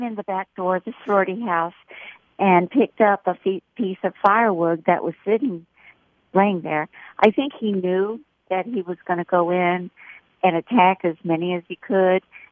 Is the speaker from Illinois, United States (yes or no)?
no; Miami, Florida, United States; Miami, Florida.